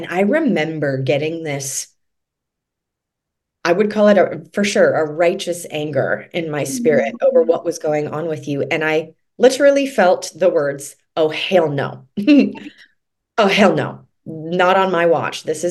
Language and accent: English; Montana, United States; We're both about 25. We've known each other our whole lives. We grew up in Montana, just at our grandparents' house